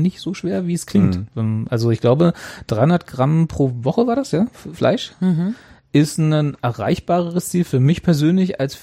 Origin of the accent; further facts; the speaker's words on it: East Germany, Germany; ich bin groß geworden in der DDR und dann auch in der Zeit danach